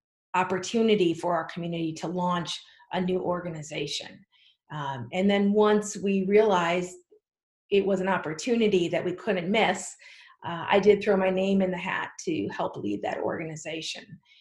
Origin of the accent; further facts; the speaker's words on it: Minnesota, United States; now in Red Wing, United States; Yeah, I grew up in Minnesota, a suburb of the Twin Cities. I left for college and to advance my career.